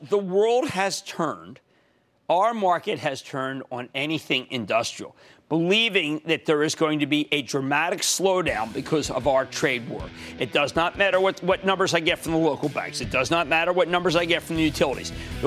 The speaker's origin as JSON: {"language": "English", "region": "New Jersey", "country": "United States", "tie": "born or raised there", "said": "Alex in my home state of New Jersey."}